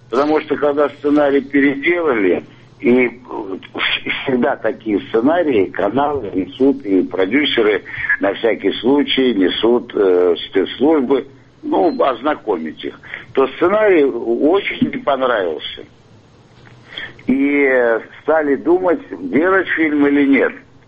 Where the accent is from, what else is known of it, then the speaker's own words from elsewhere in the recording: Irkutsk, Irkutsk Oblast, Russia; Если я родился, извините, прожил в Иркуте